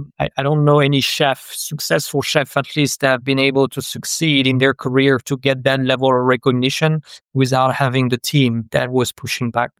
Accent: France; English is a second language; I grew up in France.

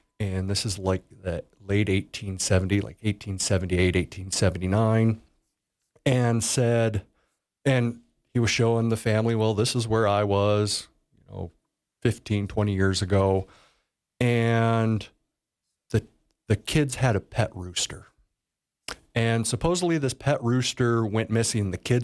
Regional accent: Sheridan, Wyoming, United States; So I was born and raised in Sheridan, in the area my whole life. I did move away for about 4 years to go to college.

